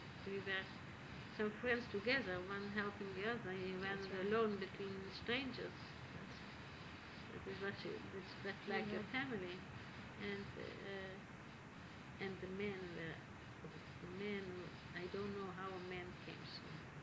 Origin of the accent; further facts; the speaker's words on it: Netherlands; English is a second language; And then I went back to my hometown where this friend, their mother died already in 39.